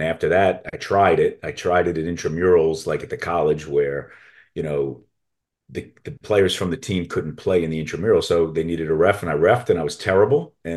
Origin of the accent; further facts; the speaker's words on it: Brooklyn, New York, United States; So I grew up in Brooklyn, New York